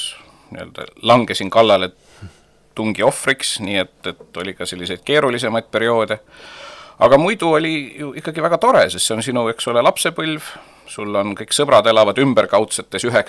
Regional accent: Tallinn, Harju County, Estonia; mina olen sündinud Tallinnas, et minu vanemad küll ei ole, nemad on Tallinnas kokku saanud.

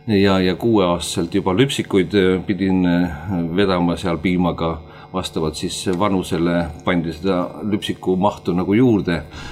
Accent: Märjamaa, Rapla County, Estonia; born there; kõigepealt sündisin ju Märjamaa lähedal maal ja 6-lapselises perekonnas ja eelkõige olen ma ikka talupoegade laps

